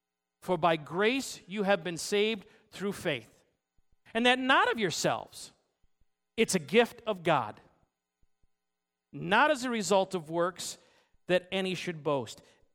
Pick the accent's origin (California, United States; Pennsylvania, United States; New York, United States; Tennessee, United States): New York, United States; when I was growing up in Western New York, there was a radio station that I loved to listen to.